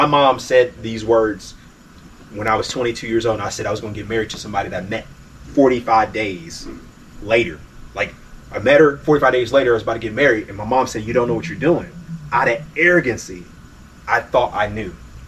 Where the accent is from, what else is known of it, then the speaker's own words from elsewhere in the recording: Cleveland, Ohio, United States; as a black man growing up in Cleveland, Ohio, you know, the things I went through